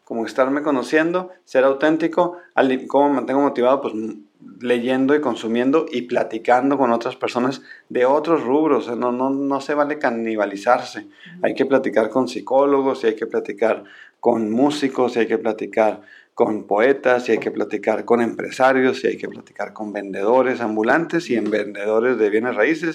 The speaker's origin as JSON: {"language": "Spanish", "region": "Sonora", "country": "Mexico", "said": "En Sonora, yo soy de Sonora, les dicen fachosos"}